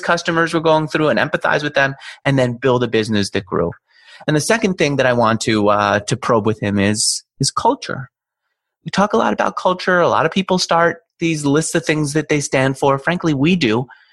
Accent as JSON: {"language": "English", "town": "New York City", "region": "New York", "country": "United States", "moved": "yes", "lives_now": "San Francisco, United States", "said": "If you listen to me, you probably already know I'm a New Yorker. I literally have never been in a pickup truck my whole life. I remember just loving that I could get around in cabs. I finally moved to San Francisco and I felt like I had to have a car."}